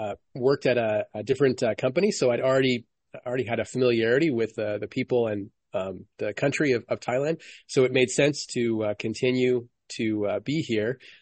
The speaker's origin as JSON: {"language": "English", "country": "Canada", "lives_now": "Asia", "said": "So as you may hear from my voice, I'm Canadian or from North America, but I'm Canadian."}